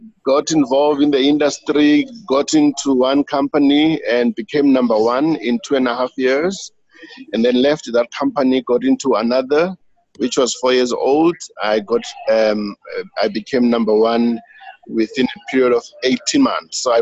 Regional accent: Uitenhage, Eastern Cape, South Africa; I was born in South Africa in a small town in the southeastern part of the country called Uitenhage, a town that produces these cars called VWs, the Golfs and the Audis and all of that. So I was born and grew up there

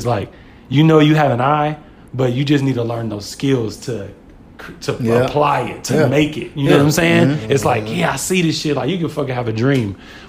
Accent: Oklahoma, United States; now in Atlanta, United States; When I came from, swear to God, when I came from Oklahoma, like, I was a big fish in a small pond.

